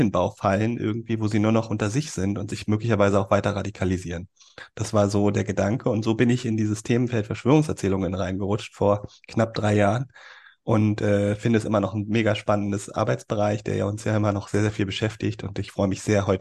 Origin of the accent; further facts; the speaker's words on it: Berlin, Germany; dass ich gerne in meine Heimat zurück möchte, nach Berlin